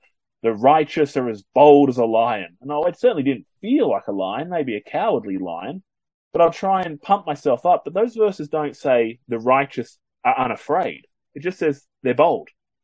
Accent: Australia; accent: Australian; Although when I speak to Australians, they have pointed out that my accent has softened a bit, and that I don't say things in the proper Australian manner anymore.

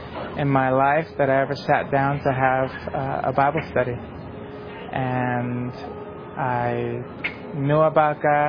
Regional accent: Brooklyn, New York, United States; also born or lived in Staten Island; I grew up in Brooklyn, New York City, and then I ended up moving to Staten Island in my high school years.

